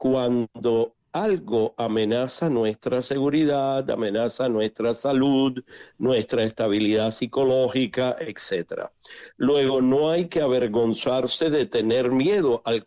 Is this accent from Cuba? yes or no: yes; Cuba; porque soy cubano, he vivido en este tiempo y dentro de Cuba.